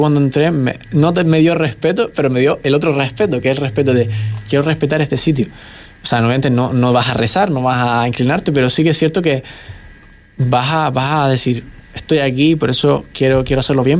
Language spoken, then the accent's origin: Spanish; Canary Islands, Spain; en el Concertgebouw, siendo canario, sí, lo ves en los vídeos